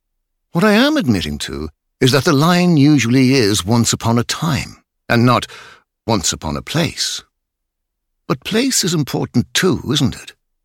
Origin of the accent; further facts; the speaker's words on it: Ireland; It is because we are from Ireland, and this is a magical place.